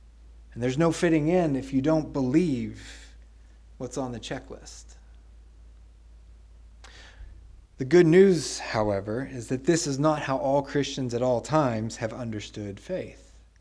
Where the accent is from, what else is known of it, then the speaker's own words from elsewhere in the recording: Texas, United States; Now, I love to swim, especially growing up in Texas. It is hot.